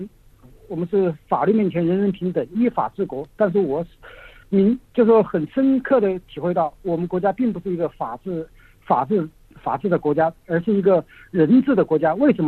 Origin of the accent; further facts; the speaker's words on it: China; 所以说我感到作为一个中国人